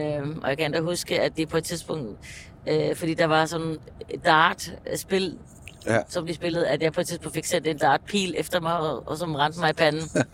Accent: Faroe Islands; Og nu er jeg jo født og opvokset på Færøerne, så der fandtes ikke så mange LP'er på det tidspunkt deroppe.

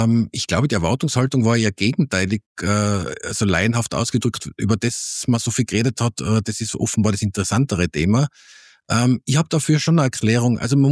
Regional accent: Innsbruck, Tyrol, Austria; Ich würde mal jetzt so als Innsbrucker sagen

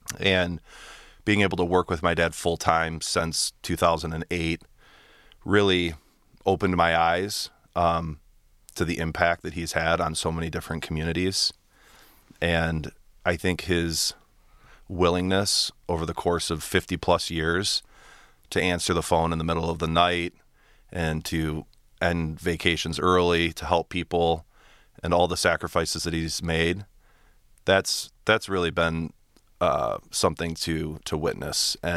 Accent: Birmingham, Michigan, United States; So I grew up in the Birmingham-Bloomfield area, and I went to the same school that my mom and my dad attended, which was Holy Name, and my sister went there as well.

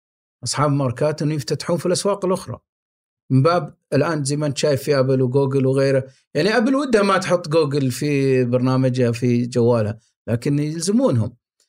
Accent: Riyadh, Riyadh Province, Saudi Arabia; لكن ترى مو على كل حال ينفع عندنا في الرياض

